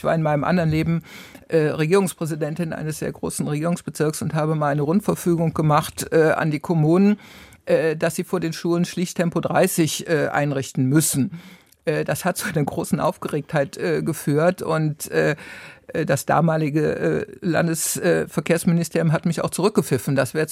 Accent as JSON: {"language": "German", "town": "Cologne", "region": "North Rhine-Westphalia", "country": "Germany", "said": "ich bin ja aus Köln"}